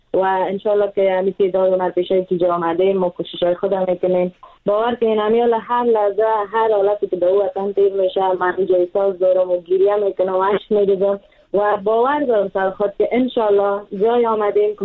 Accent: Afghanistan; همیشه وطن ما دست به دست فروخته شده و اگر افغانستان آرام شده من اولین کسی میگم که 100% میایم.

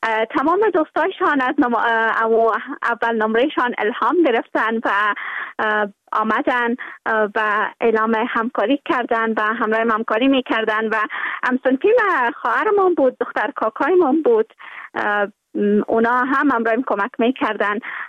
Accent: Kabul, Afghanistan; born there

